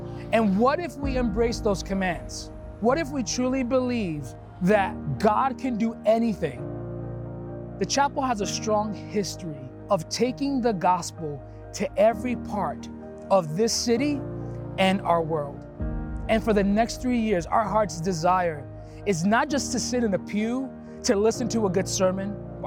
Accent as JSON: {"language": "English", "town": "Bronx", "region": "New York", "country": "United States", "tie": "born or raised there", "said": "I remember a time when I was in my teenage years. I grew up in the Bronx, went to a small little church."}